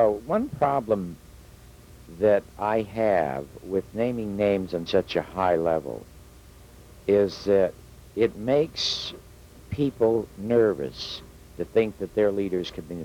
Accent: Canada; now in United States; And I came here from Canada

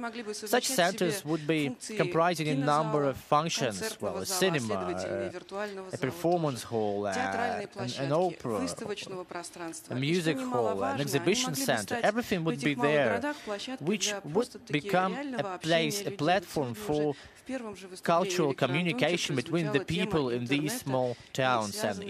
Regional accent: Novokuznetsk, Kemerovo Oblast, Russia; That was a miracle for me and for everyone in the city of Novokuznetsk, my hometown.

